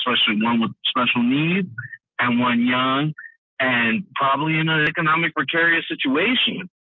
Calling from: San Jose, California, United States; Bay Planner, San Jose, California.

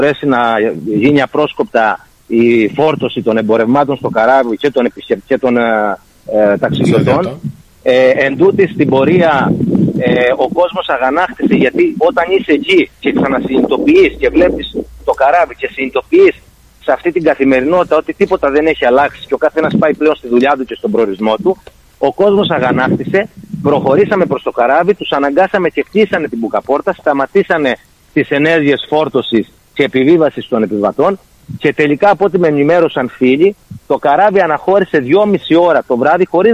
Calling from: Heraklion, Crete, Greece; από το Ηράκλειο σας χαιρετώ.

